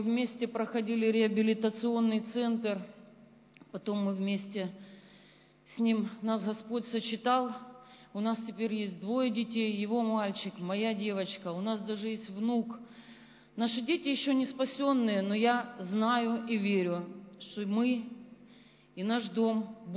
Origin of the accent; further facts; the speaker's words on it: Kremenchuk, Poltava Oblast, Ukraine; я сама из Кременчуга